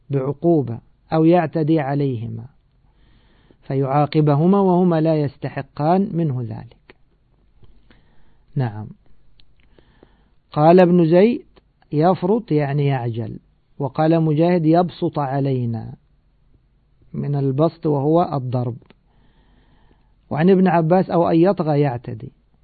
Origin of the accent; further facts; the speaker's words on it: Egypt; واللفت هذا معروف عندنا في مصر.